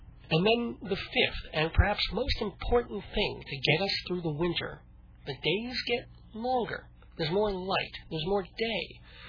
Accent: United States; But, you know, as an American, as a Jewish American, I resent the country going goy for a whole month every year.

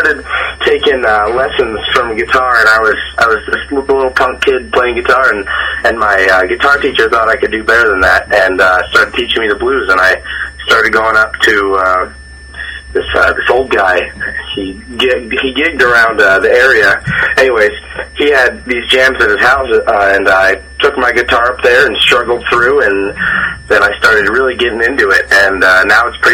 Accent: Seattle, Washington, United States; now in Greeley, United States; I'm from Seattle, actually. I moved here about 3 months ago from Seattle.

